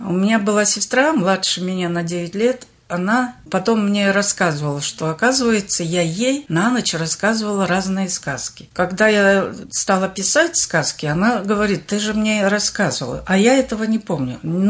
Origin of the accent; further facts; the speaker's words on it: Nebit-Dag, Balkan Region, Turkmenistan; Я вообще из Туркмении.